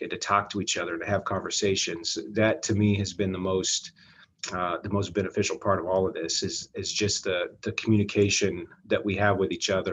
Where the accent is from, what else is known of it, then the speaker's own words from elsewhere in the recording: Wyoming, United States; I grew up in Wyoming and we had no diversity. Everyone looked like me, everyone thought like me, everyone was raised the same.